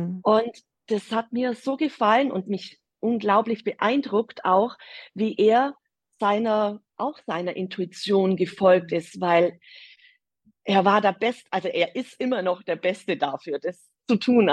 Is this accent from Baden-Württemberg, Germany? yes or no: no; Bavaria, Germany; accent: Bavarian; Ich bin aus Bayern, wie man an meinem Dialekt unschwer erkennen kann. Aber ich bemühe mich natürlich redlich. Ich bin 54 Jahre alt.